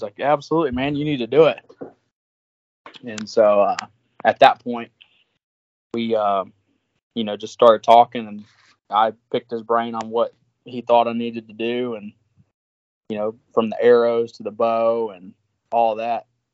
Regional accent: Weewahatchee, Florida, United States; I grew up in Florida, and I was about 6 years old. We moved to a little place called Weewahatchee, Florida, and it's a little one red light town.

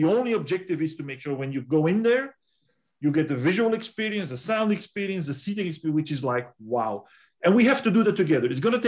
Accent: United Kingdom; our companies such as us, who are, I'm British, I'm 100% convinced

